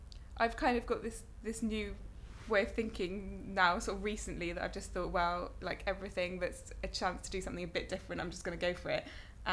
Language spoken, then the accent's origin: English; South West England, United Kingdom; Yeah, well, I grew up in Cornwall. I'm in a really sort of small village, kind of in the middle of nowhere in Cornwall.